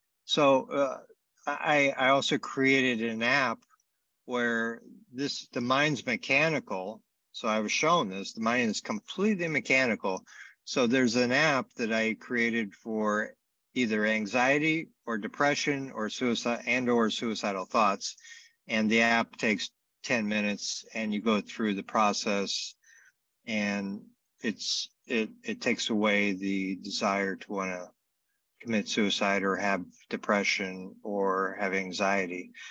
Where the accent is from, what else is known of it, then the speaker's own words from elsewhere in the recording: Las Vegas, Nevada, United States; So I'm from Las Vegas.